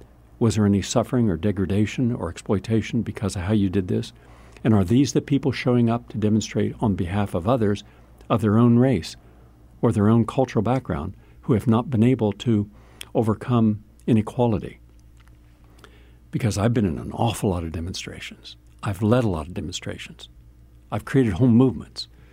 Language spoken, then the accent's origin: English; West Virginia, United States; I grew up in West Virginia, hillbilly country.